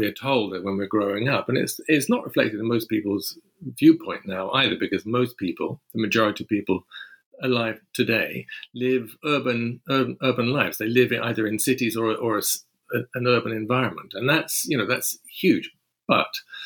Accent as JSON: {"language": "English", "region": "London", "country": "United Kingdom", "tie": "born there", "said": "I'm a Londoner. I was born in London."}